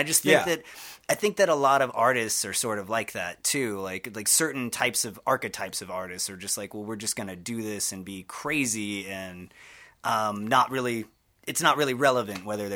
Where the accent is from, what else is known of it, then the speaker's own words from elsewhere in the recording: Westminster, Colorado, United States; born there; also born or lived in Battle Creek, Michigan; Yeah, I was born in Westminster, so just right outside of Denver.